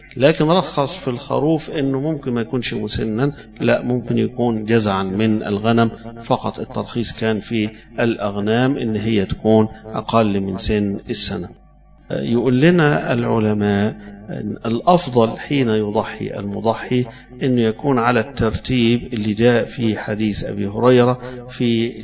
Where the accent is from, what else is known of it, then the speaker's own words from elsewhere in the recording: Alexandria, Alexandria Governorate, Egypt; يعني في بلد زي عندنا في اسكندرية مثلا مش متعودين ناكل لحم الجمال،